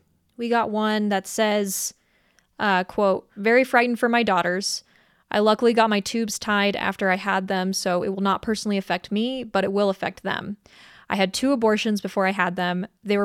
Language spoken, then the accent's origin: English; Colorado Springs, Colorado, United States; Colorado Springs is my hometown. I remember that day all too well.